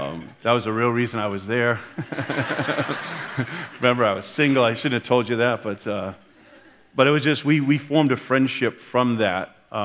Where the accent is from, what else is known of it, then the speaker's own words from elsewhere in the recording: Boston, Massachusetts, United States; I'm from the East Coast, you know, from Boston area, so I had such a hard time pronouncing Hebrew because everything had an R in it.